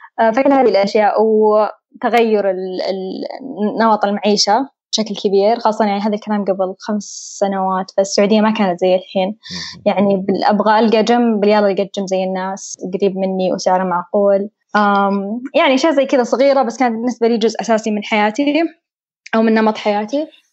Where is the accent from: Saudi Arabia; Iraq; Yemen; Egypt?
Saudi Arabia; أنا برجع سعودية